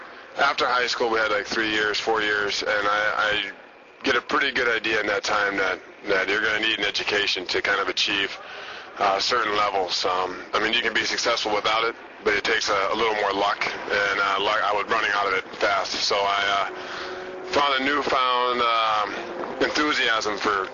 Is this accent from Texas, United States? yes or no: no; Reeve, Wisconsin, United States; also born or lived in Cumberland; We were born in Cumberland. We grew up in Reeve, which is no more than just an intersection.